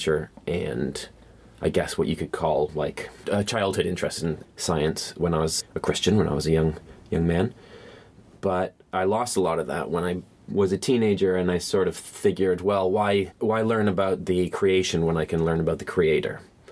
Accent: Canada; now in United Kingdom; I'm a Canadian ex-Christian living in the UK as a non-Christian.

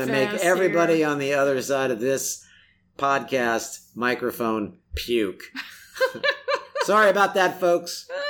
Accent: California, United States; Oh, you know, I'm from California. And is anybody following that my poor beloved home state of California and what they're going through?

